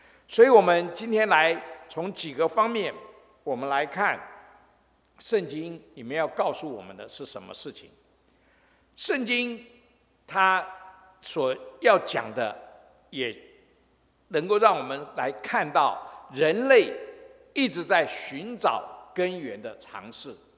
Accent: China; 那我们中国人，你想老子孔子那么久远的时代

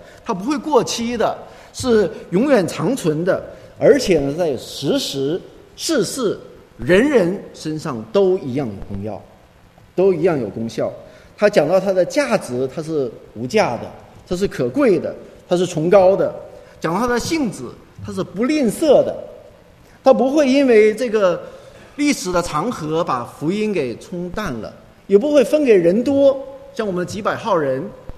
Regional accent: China; 我是生在国内长在国内的啊

